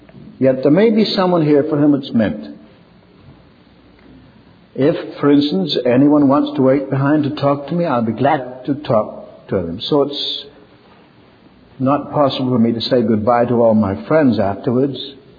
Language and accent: English; Ireland; born there; Though I was born in Ireland, I didn't need to be naturalized.